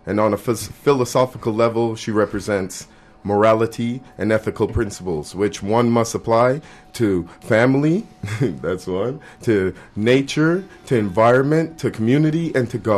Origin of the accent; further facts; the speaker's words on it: Toronto, Ontario, Canada; also born or lived in Barbados; Yeah, originally I'm from Barbados. Came to Canada. Grew up in Toronto. Emigrated.